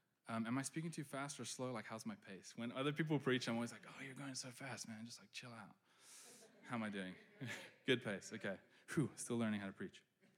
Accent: South Africa; I grew up in South Africa

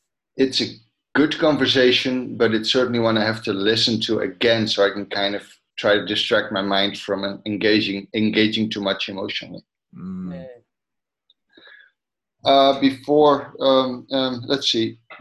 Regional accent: Netherlands; I'm from the Netherlands.

